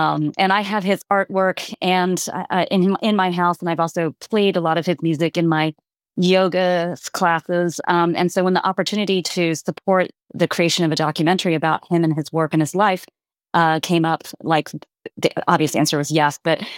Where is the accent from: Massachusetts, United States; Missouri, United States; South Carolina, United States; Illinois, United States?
South Carolina, United States; I grew up in South Carolina. My parents were immigrants from Hong Kong.